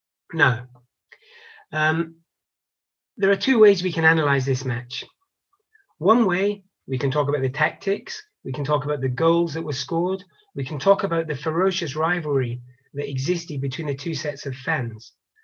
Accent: Glasgow, Scotland, United Kingdom; When I was a kid, I was brought up in Glasgow

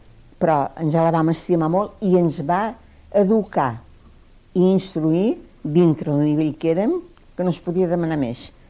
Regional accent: La Bisbal, Catalonia, Spain; I jo volia anar a estar, com és natural, a la Bisbal, que era el meu poble i tenia el meu marit, ho tenia tot allà.

